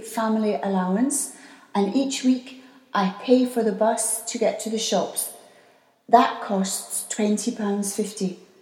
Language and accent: English; Pakistan; now in United Kingdom; I have three kids and we are from Pakistan, but now we live in the north of England.